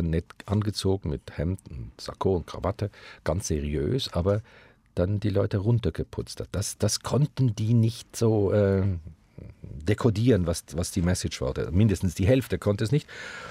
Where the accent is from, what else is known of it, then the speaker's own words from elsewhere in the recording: Switzerland; dass wo immer wir hinkamen in Deutschland und sagten, hallo, wir kommen aus der Schweiz, gingen alle Türen auf.